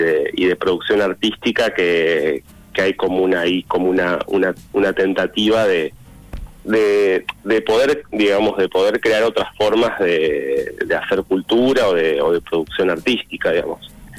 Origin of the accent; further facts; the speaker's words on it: Santa Rosa, La Pampa, Argentina; moved away as an adult; Sí, soy de Santa Rosa, La Pampa, me fui de Santa Rosa a los 18 años, tengo 43, así que hace como 20 y pico de años. Sí, de La Pampa, acá.